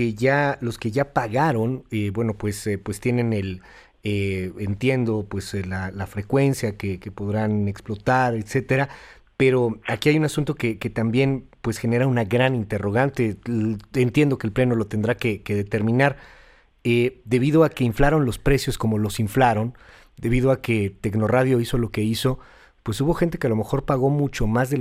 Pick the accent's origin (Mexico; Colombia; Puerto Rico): Mexico; estamos frente a una situación que como mexicanos nos duele, nos molesta.